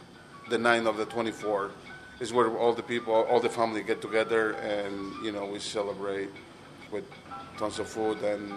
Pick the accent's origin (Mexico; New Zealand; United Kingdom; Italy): Mexico; Mexico City; English is a second language; now in United States; I grew up in Mexico City, but I've been living in Rhode Island for over 20 years now.